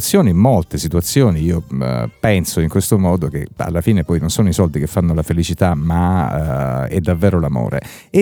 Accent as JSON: {"language": "Italian", "town": "Mesagne", "region": "Apulia", "country": "Italy", "said": "noi ovviamente siamo a Francavilla Fontana, io personalmente sono di Mesagne"}